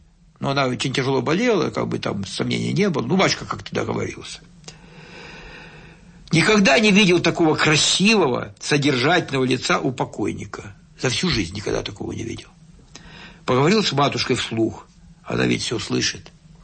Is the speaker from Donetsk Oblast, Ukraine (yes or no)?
yes; Donetsk Oblast, Ukraine; now in Moscow Oblast, Russia; я родился в Донбассе, а там жары приличные. Понимаете, да, в Донбассе? Одно дело детство, а другое дело уже сколько здесь, 48 лет в Подмосковье.